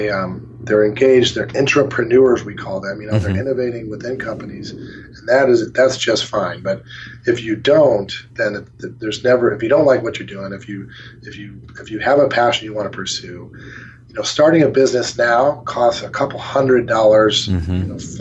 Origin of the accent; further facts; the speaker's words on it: Midwest, United States; I was raised in the Midwest